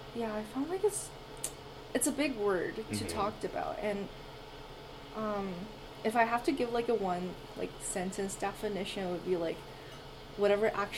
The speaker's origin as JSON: {"language": "English", "country": "China", "second_language": "English", "said": "I'm a younger adult. I also study university. And recently I got baptized. I'm from China."}